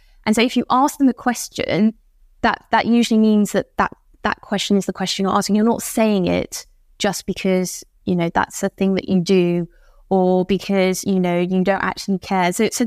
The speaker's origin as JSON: {"language": "English", "country": "United Kingdom", "lives_now": "Paris, France", "said": "Well, you know, I'm still British, even though I've been in Paris for a while."}